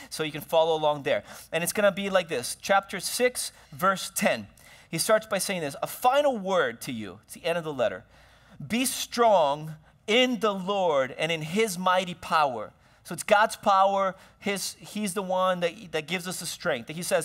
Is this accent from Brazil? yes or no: yes; Brazil; I grew up in Brazil